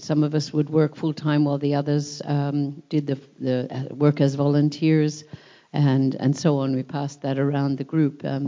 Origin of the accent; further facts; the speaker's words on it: Australia; born there; also born or lived in Edmonton, Canada; I was born in Australia. I worked, I was a student and teacher in Edmonton for a while as well